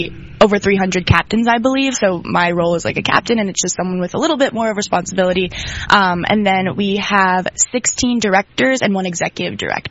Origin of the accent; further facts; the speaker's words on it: Grove City, Pennsylvania, United States; I'm originally from Grove City, Pennsylvania, Western Pennsylvania, a little small town.